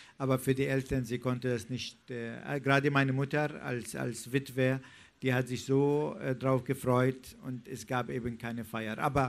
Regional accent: Bethlehem, West Bank, Palestine; Richtig, damals war Bethlehem Teil von Jordanien.

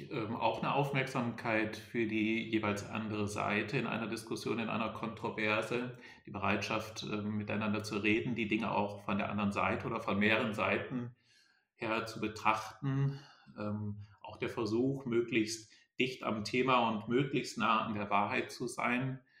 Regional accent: Lower Saxony, Germany; Ich war eben im Oldenburger Land in meiner Heimat.

